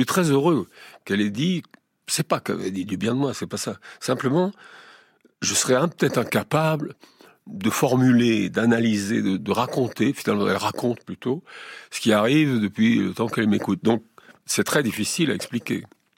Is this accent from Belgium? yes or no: yes; Belgium; je suis noir, je suis belge, je suis fumée, poussière, vacarme et tout ça.